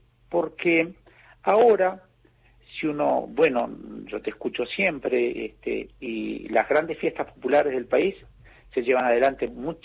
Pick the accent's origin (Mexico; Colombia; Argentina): Argentina; Río Turbio, Santa Cruz; te voy a llevar para que vos conozcas la historia de mi pueblo, por qué somos, por qué estamos en Río Turbio nosotros.